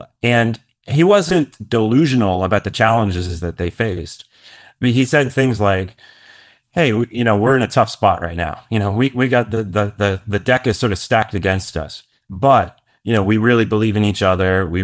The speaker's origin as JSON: {"language": "English", "country": "Canada", "said": "Yeah, like I'm Canadian."}